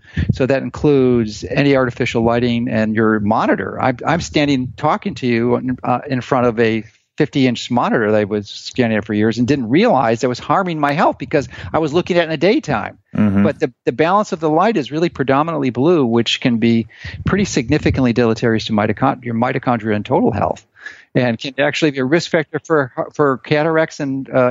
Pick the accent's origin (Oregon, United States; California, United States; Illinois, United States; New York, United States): Illinois, United States; Chicago; now in Florida, United States; So I was born and raised in Chicago. I did all my formal education from kindergarten to postgraduate residency training within the Chicago city limits.